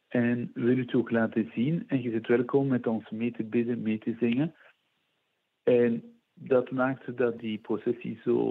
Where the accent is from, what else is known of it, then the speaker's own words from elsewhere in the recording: Hasselt, Limburg, Belgium; born there; Ik denk nu meteen aan mijn geboortestad Hasselt